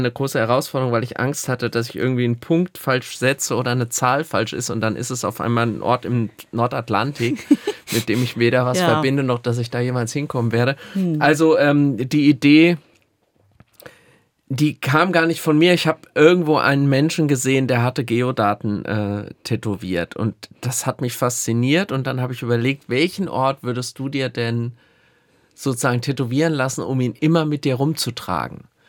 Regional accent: Gelnhausen, Hesse, Germany; ich will mal mehr Zeit in Hessen, in Gelnhausen, in meiner Heimat verbringen.

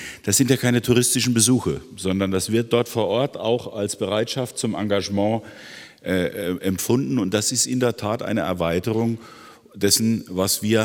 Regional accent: Rhineland-Palatinate, Germany; Ich komme selber aus Rheinland-Pfalz. Die Amerikaner sind dort arg präsent.

